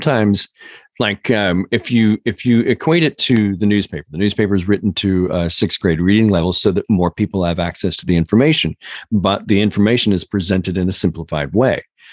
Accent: United States; we all have bourbon woven into our DNA as citizens of the U.S.

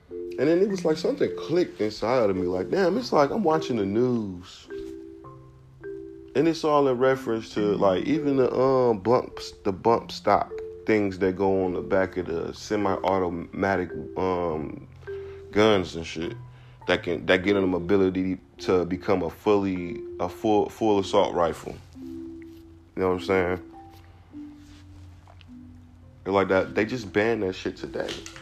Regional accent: Milwaukee, Wisconsin, United States; I'm from Milwaukee, Wisconsin, you feel me? I love my city.

